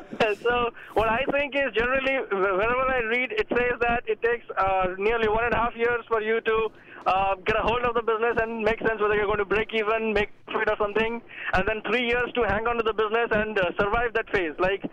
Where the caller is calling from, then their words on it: Sunnyvale, California, United States; I'm calling from Sunnyvale.